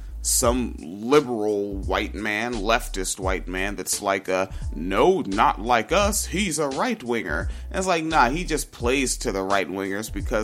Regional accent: Washington, United States; I grew up in Washington State

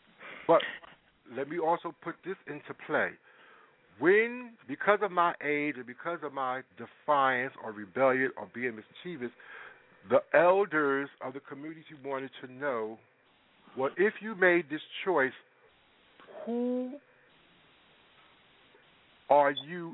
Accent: Harlem, New York, United States; I was born in Flower Fifth Avenue Hospital.

